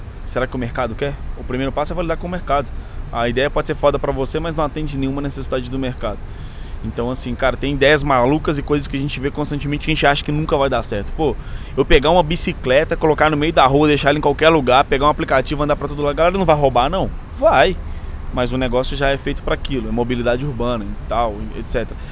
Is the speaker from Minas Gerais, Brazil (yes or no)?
yes; Belo Horizonte, Minas Gerais, Brazil; Eu sou mineiro de BH, mas eu acho que de tanto de conversar com paulista pega, e carioca, né? No telefone, a gente pega.